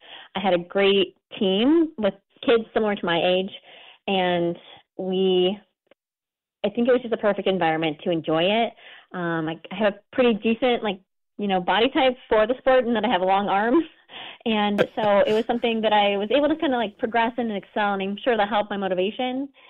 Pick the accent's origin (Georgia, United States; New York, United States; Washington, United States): Washington, United States; Yeah, I grew up in Eastern Washington State near Spokane.